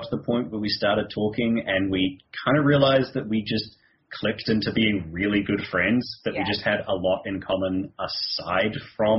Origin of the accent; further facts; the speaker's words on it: New Zealand; given that I'm from New Zealand